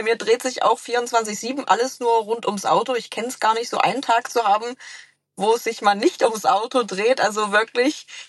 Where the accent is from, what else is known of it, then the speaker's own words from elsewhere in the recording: East Germany, Germany; accent: East German dialect; gerade mit meinem ostdeutschen Dialekt, ich habe gar keinen Elan, da Videos zu drehen.